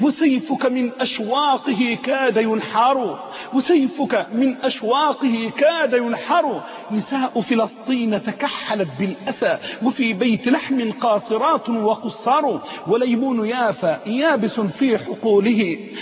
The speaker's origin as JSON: {"language": "Arabic", "country": "Egypt", "said": "رجعت زي ما قلوا عندنا في مصر ريمة لعادتها القديمة"}